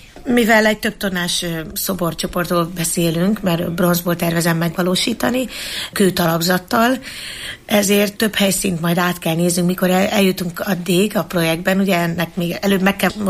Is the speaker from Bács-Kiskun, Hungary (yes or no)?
no; Eger, Heves, Hungary; Tehát én mint egri nő, én ebben nőttem fel.